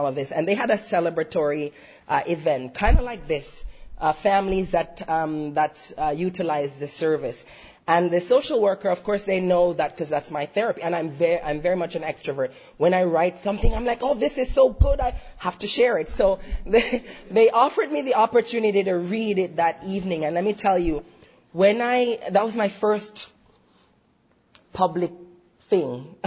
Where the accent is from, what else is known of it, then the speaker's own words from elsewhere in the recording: Jamaica; now in United States; I grew up in Jamaica, in rural country Jamaica, with kerosene lamps and all of this, and outhouses.